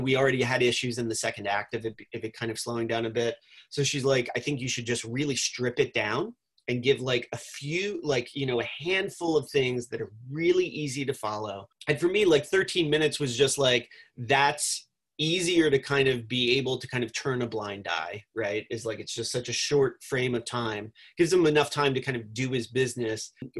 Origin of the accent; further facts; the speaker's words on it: New Jersey, United States; But just the influence of being a kid growing up in New Jersey in the 80s and the 90s.